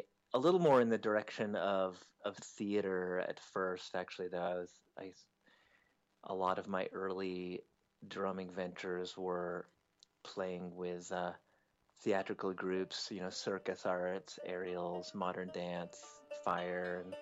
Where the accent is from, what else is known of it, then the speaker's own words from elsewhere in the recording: Massachusetts, United States; No, I'm from Massachusetts, East Coast, United States originally.